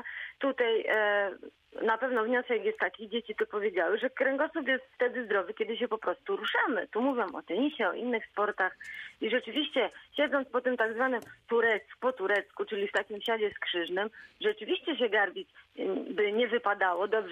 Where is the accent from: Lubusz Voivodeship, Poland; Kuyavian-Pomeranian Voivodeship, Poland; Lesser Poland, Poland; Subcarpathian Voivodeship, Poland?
Lubusz Voivodeship, Poland; Szprotawa; Jestem ze Szprotawy, więc na razie głównie tu.